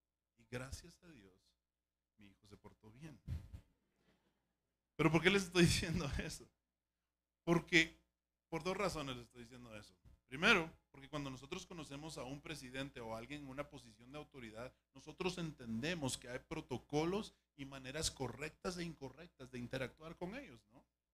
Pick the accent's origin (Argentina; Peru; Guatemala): Guatemala; yo soy originario de Guatemala